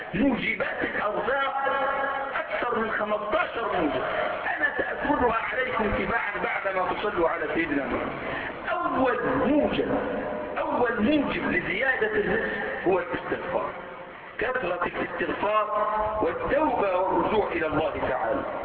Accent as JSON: {"language": "Arabic", "country": "Egypt", "said": "واحد مرة عندنا في مصر"}